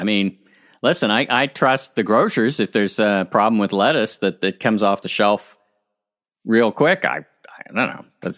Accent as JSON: {"language": "English", "town": "Ottawa", "region": "Ontario", "country": "Canada", "said": "since I'm from Ottawa"}